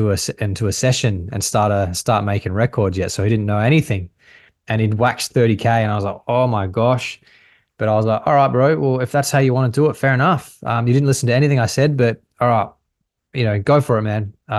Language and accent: English; Adelaide, South Australia, Australia; now in Gold Coast, Australia; I'm from Adelaide originally, but now I live in the Gold Coast.